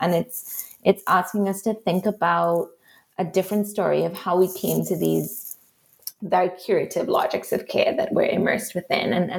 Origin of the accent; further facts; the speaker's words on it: Trinidad & Tobago; accent: Trinidadian; because I was very naive going in to Barbados, thinking that with the way I looked as a Black woman with my Trinidadian accent, I would have an affinity of sorts with the Afro-Barbadians whom I was interviewing.